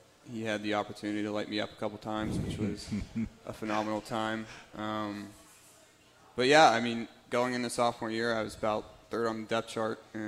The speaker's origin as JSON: {"language": "English", "town": "Pataskala", "region": "Ohio", "country": "United States", "said": "So I'm from Pataskala, Ohio, east side of Columbus."}